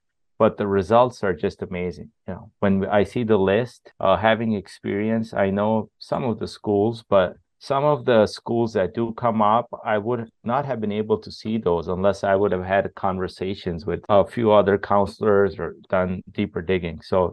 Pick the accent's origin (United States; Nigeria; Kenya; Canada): Canada; Montreal, Quebec; first language French; English is a second language; born and raised in Montreal, Canada. And my first language is actually French, you know.